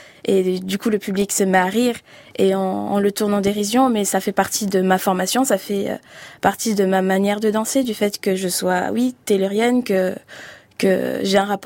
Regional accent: French Guiana; je viens de Guyane, le rapport à la danse africaine

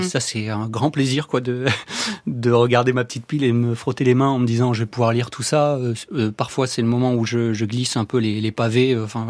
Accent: Pyrenees, France; moi, je viens des Pyrénées, mais pas du tout du milieu agricole.

